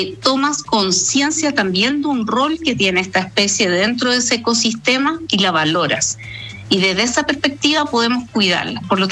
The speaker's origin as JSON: {"language": "Spanish", "country": "Chile", "said": "seríamos nosotros, como chilenos, los que seríamos los culpables"}